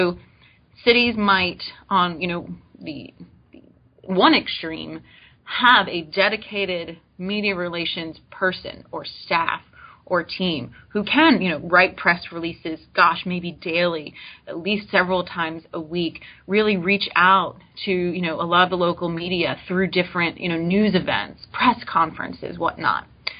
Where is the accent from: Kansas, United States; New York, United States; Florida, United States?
Florida, United States; you know, Florida's my home state. I still have that sort of attachment to Florida.